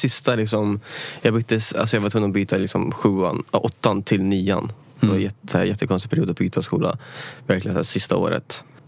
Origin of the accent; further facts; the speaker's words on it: Västerås, Västmanland County, Sweden; Det ligger där jag växte upp i Gryta, Önsta typ.